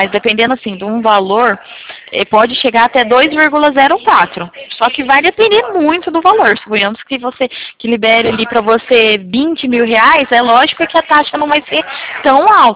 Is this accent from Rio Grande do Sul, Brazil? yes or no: no; Arapongas, Paraná, Brazil; Sou da cidade próxima, sou de Araponga